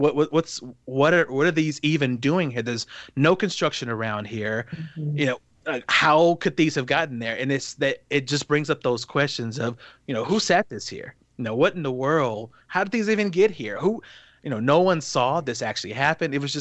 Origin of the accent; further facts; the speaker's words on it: Dallas, Texas, United States; So I grew up just outside of Dallas.